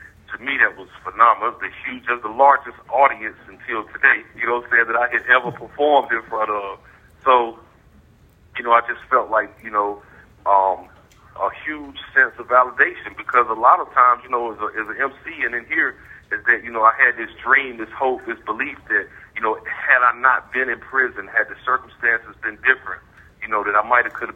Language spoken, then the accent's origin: English; Raleigh, North Carolina, United States; because I'm from Raleigh. I was, you know, raised in Raleigh, lived in Raleigh all my life.